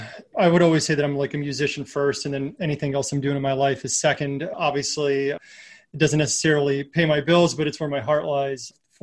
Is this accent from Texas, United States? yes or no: yes; El Paso, Texas, United States; I was a teenager growing up in El Paso, listening